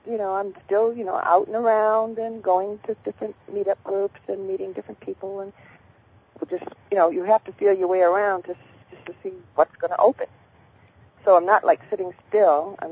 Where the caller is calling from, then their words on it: Phoenix, Arizona, United States; also born or lived in Georgia; I'm calling from Phoenix.